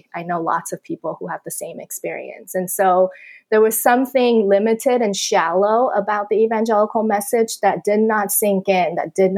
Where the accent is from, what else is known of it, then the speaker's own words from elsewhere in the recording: Taiwan; I grew up in Taiwan, so I grew up reading kind of Chinese mythology books